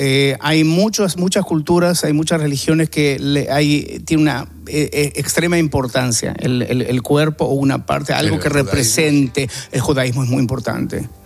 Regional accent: Argentina; yo crecí en Argentina con España, que es la madre patria, es mi patria también.

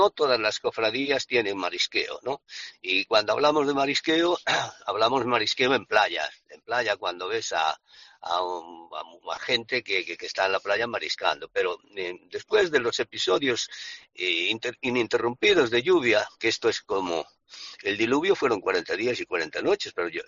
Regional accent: Bueu, Galicia, Spain

